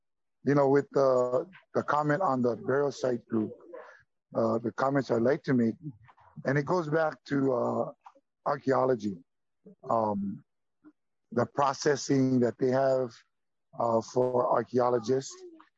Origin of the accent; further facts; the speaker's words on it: Maui, Hawaii, United States; I'm from Maui, from Waiheke Valley.